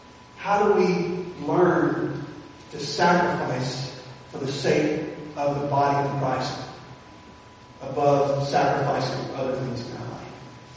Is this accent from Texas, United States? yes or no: no; Georgia, United States; growing up in my hometown in Georgia, it was a textile town. Had textile mills.